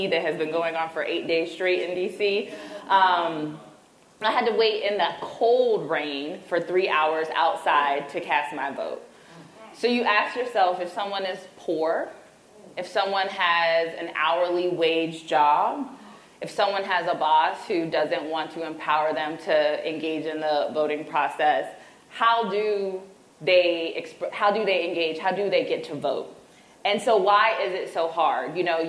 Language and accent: English; Ohio, United States; I'm from Ohio.